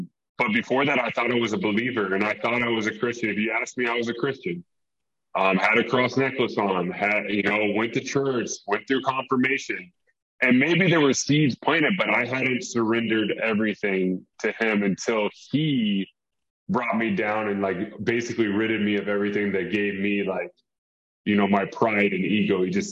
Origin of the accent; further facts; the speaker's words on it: Texas, United States; moved away as an adult; I was in East Lansing, Michigan. I'm from Texas. I remember going to Michigan as a kid, and I told my dad, I was like, I don't ever want to live in Michigan.